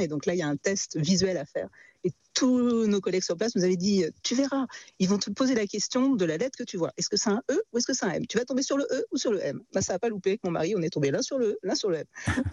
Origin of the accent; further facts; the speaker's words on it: France; en tant que Français